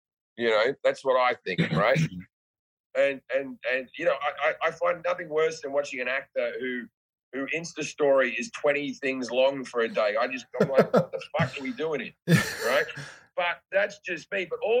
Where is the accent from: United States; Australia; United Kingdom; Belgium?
Australia; no, it's just, I'm just Australian.